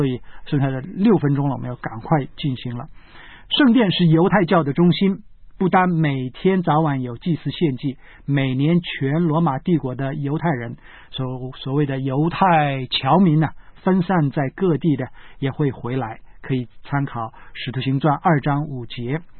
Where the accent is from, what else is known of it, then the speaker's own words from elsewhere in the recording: China; 我们中国人的大节期有什么